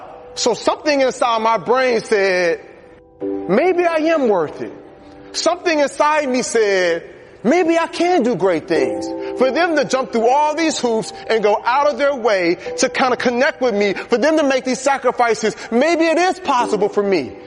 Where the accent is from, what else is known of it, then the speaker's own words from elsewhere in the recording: Atlanta, Georgia, United States; And so I came all the way from Atlanta, Georgia to tell you, you were not a mistake.